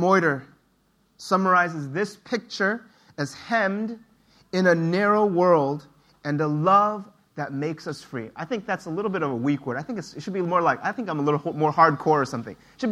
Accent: United States; I remember growing up, and I grew up in two cultures. You see, I grew up in the United States, and where I didn't have a lot of Asian friends.

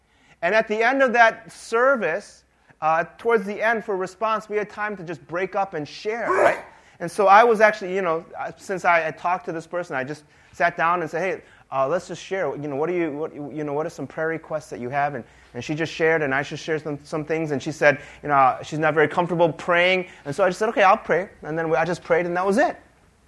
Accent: Lake Forest, United States; I'm like, whoa, I'm from Lake Forest too.

